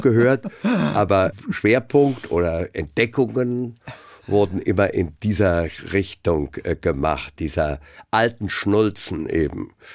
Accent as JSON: {"language": "German", "town": "Frankfurt", "region": "Hesse", "country": "Germany", "tie": "born or raised there", "said": "Ich bin in Frankfurt geboren, ich bin hier einfach leben geblieben und auch nicht ohne Grund."}